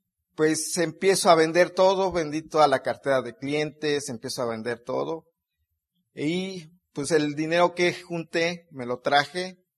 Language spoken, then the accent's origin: Spanish; Mexico City, Mexico; Sonia y yo somos de la Ciudad de México, de la Distrito Federal.